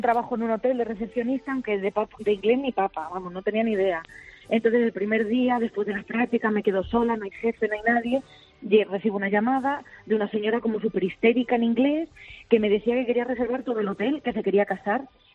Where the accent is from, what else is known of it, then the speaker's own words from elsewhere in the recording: Spain; como yo soy española